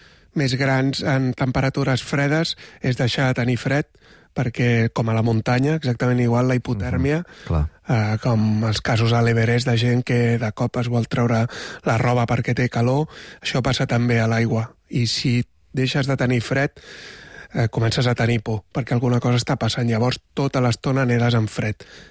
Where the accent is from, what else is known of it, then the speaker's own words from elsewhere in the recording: Granollers, Catalonia, Spain; o sóc de Granollers.